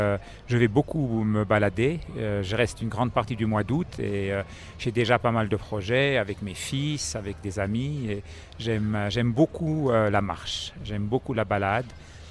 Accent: Chermignon, Valais, Switzerland; parce que nous, on est de Chermignon

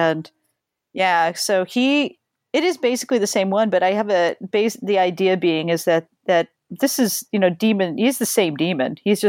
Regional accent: Colorado, United States; I just grew up with a lot of them. And I think growing up in Colorado, it was more of a familiarity thing

